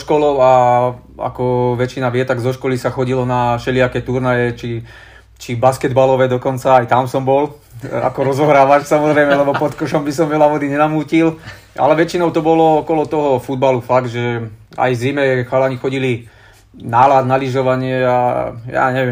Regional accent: Čierny Balog, Banská Bystrica Region, Slovakia; Som chlapec z Čierneho Balogu, čiže začalo to všetko tam

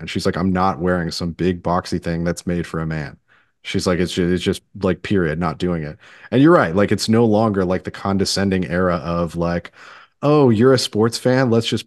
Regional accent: St. Louis, Missouri, United States; I am familiar with this. I grew up in St. Louis. I know

